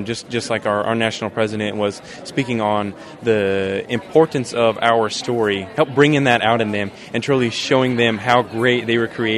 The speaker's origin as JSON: {"language": "English", "region": "New Mexico", "country": "United States", "tie": "born or raised there"}